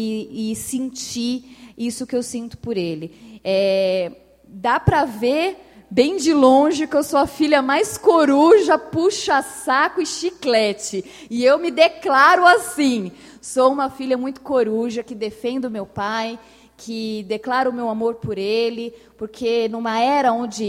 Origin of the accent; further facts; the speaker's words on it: São Paulo, Brazil; born there; de pai e de mãe, um pai paraibano e uma mãe baiana. E eu nasci em São Paulo, mas me considero uma parabaiana, porque é a mistura dos dois.